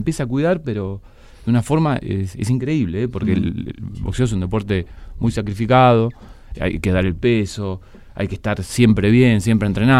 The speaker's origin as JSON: {"language": "Spanish", "town": "Mataderos", "region": "Buenos Aires", "country": "Argentina", "said": "yo soy del barrio hincha de Nueva Chicago, socio hoy."}